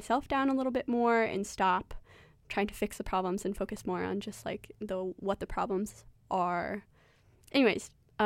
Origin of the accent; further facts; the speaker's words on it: United States; I'm American, and I think my country is really frightened as well.